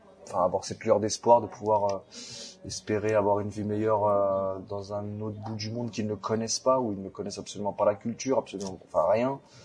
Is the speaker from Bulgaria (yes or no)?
no; Paris, Île-de-France, France; Je suis de Paris.